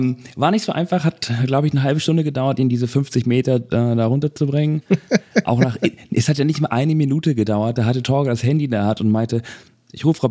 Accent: Hamburg, Germany; Ich meine, ich als Hamburger natürlich

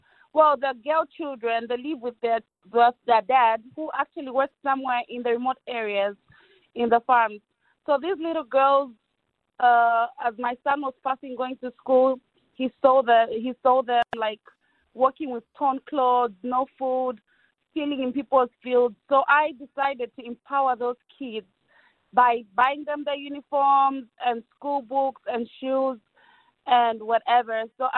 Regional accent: Zambia; I've grown up in Zambia, and I know what it is, because I grew up an orphan too

